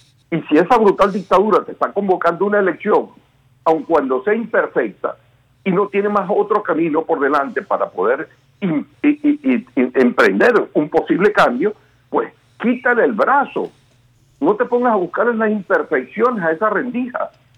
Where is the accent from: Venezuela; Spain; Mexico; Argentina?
Venezuela; como todo venezolano